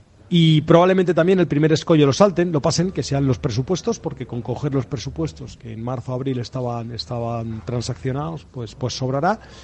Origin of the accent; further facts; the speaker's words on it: Valencian Community, Spain; si somos valencianos, somos valencianos y tenemos que defender lo nuestro.